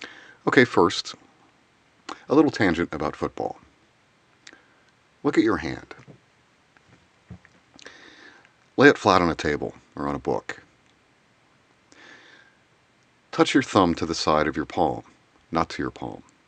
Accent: Pittsburgh, Pennsylvania, United States; I'm from the United States. I grew up in Pittsburgh, Pennsylvania.

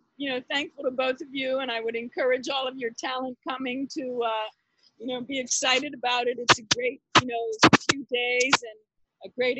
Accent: New York City, New York, United States; But you know, I'm a New Yorker and a fan of New York

